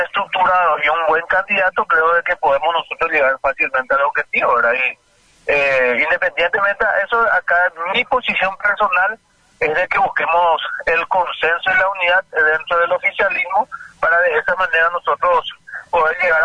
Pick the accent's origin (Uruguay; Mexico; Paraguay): Paraguay; San Juan Bautista, Misiones; Sí, sí, yo soy sanjuanino